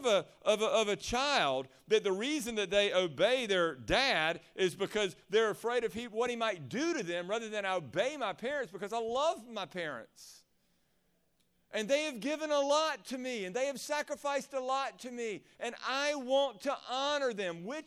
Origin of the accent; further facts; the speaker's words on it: Chattanooga, Tennessee, United States; I got a lot of friends in Chattanooga because I grew up in Chattanooga